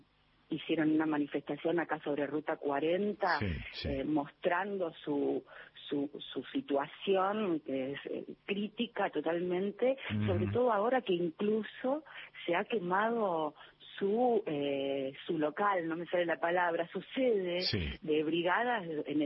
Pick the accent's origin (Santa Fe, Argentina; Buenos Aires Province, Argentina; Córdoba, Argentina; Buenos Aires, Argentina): Santa Fe, Argentina; Rosario; moved away; me vine de Rosario